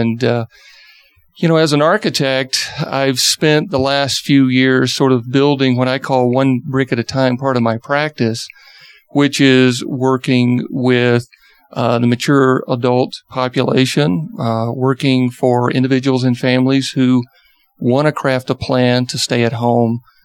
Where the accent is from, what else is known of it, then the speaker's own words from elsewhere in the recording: Georgia, United States; accent: Georgia; I'm originally from Georgia, so I'm sure everyone out there hear a little bit of a Georgia accent.